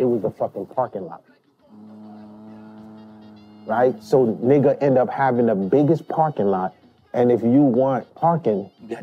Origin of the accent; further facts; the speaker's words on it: Haiti; now in Brooklyn, United States; And so my dad brought us to Jack's. We came from Haiti.